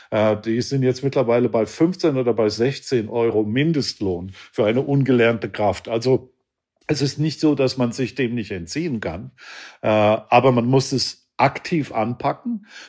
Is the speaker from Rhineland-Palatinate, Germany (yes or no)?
yes; Kaiserslautern, Rhineland-Palatinate, Germany; ich bin ja ein Kind des Kalten Krieges sozusagen. Ja, bin in Kaiserslautern groß geworden, also die Stadt, die vor Rammstein liegt sozusagen. Das heißt, meine Nachbarschaft war mehr amerikanisch als deutsch und meine Kindheit mehr amerikanisch geprägt als deutsch geprägt.